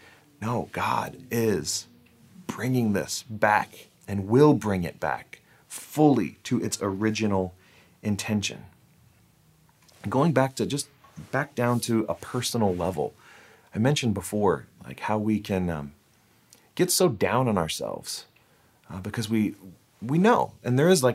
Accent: Florida, United States; they went to the next team to play Florida, I'm from Florida.

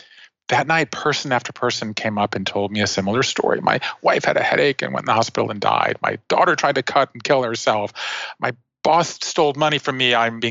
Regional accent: Savannah, Georgia, United States; I grew up in Savannah, Georgia. I went to college.

